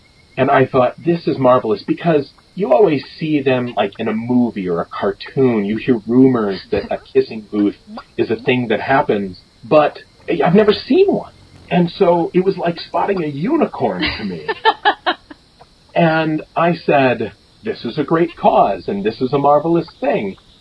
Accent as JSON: {"language": "English", "region": "Midwest", "country": "United States", "said": "I don't like to say that I'm from the Midwest."}